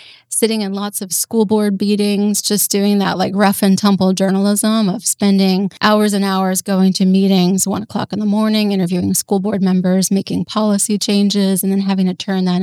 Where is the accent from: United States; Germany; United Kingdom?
United States; New Jersey; now in Gainesville, United States; I call Gainesville home right now, and I am a Florida transplant like many Floridians. I'm from New Jersey. I grew up on the Jersey Shore, and I am a first-generation student.